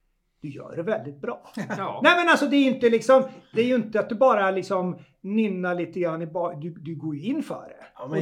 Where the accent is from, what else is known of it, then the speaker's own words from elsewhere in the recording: Kiruna, Norrbotten County, Sweden; jag är ju född och uppvuxen i Norrbotten, i liksom Kiruna.